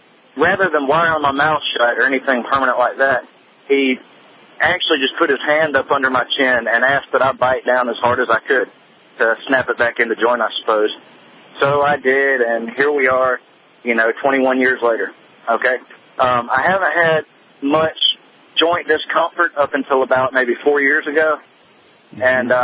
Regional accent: Georgia, United States; I'm from Georgia.

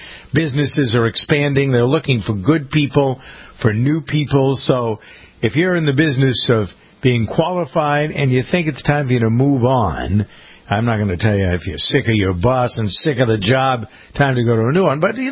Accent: Framingham, Massachusetts, United States; in my hometown of Framingham

